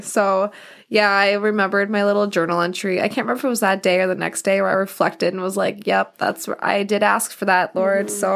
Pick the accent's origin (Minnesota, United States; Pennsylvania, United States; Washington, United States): Minnesota, United States; We're from Minnesota.